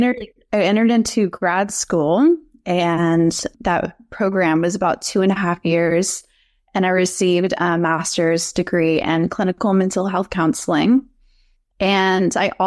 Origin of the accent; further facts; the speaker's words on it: the South, United States; definitely had a lot of conditioning from growing up in the South around people pleasing and being the good girl.